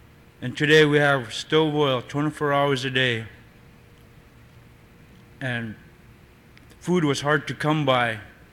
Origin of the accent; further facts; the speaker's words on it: Alaska, United States; Just because I'm from Alaska and I'm from the North Slope Borough doesn't mean I'm rich.